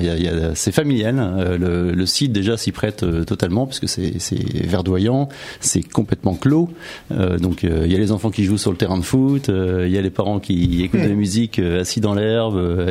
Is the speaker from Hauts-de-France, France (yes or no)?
yes; Hauts-de-France, France; now in Nesle-la-Vallée, France; Ah, je suis un nordiste.